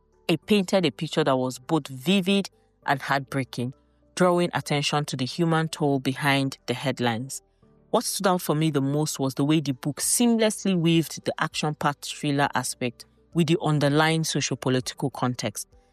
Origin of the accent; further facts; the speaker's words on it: Nigeria; it is sad for those of us who are here and have to live through the fear of being Nigerian